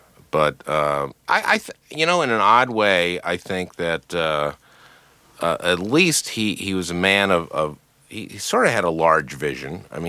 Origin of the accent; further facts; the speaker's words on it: Minnesota, United States; I grew up in Minnesota.